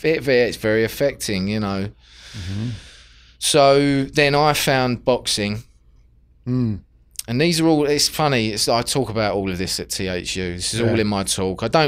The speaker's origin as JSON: {"language": "English", "region": "London", "country": "United Kingdom", "tie": "born or raised there", "said": "being growing up in South London, where yeah. I grew up, it's kind of, it's a bit rough."}